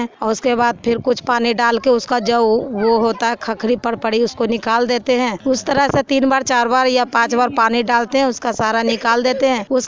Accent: Bhagwanpur, Bihar, India; मैं भगवानपुर के रहने वाली हूँ, चंडी ब्लॉक की हूँ

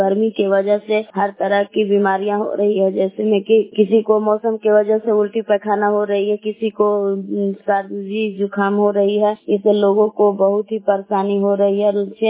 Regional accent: Bilav, Bihar, India; मैं बिलाव की निवासी हूँ।

